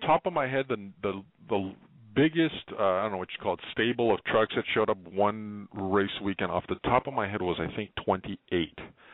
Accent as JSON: {"language": "English", "town": "Monterey Park", "region": "California", "country": "United States", "tie": "born or raised there", "said": "when I was a little kid, I grew up in Monterey Park, California, just a working class neighborhood."}